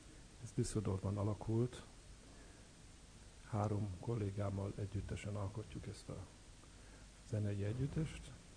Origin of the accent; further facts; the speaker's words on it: Hungary; moved away as an adult; also born or lived in Vienna, Austria; now in Germany; Budapesten elvégeztem a főiskolát, és annak idején lehetőség nyílt arra, hogy kiszerződjek először Ausztriába, ott folytattam Bécsben a tanulmányaimat